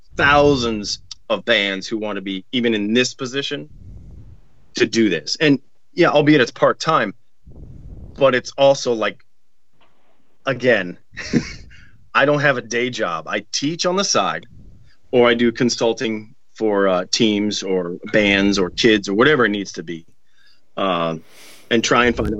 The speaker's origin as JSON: {"language": "English", "town": "Minneapolis", "region": "Minnesota", "country": "United States", "tie": "born or raised there", "said": "I was raised in Minneapolis, Minnesota."}